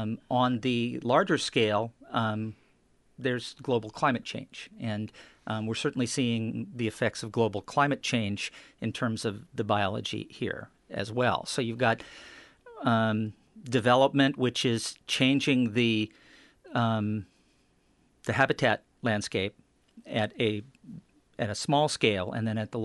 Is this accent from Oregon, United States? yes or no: yes; Eugene, Oregon, United States; also born or lived in Portland; now in Astoria, United States; I'm a native Oregonian. I was born in Portland. Grew up in the Willamette Valley, in the Eugene area.